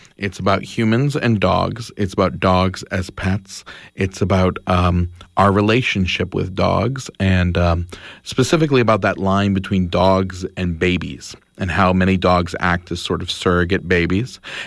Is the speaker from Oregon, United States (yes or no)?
no; Maine, United States; Well, I grew up in Maine, and there are a lot of storytellers there.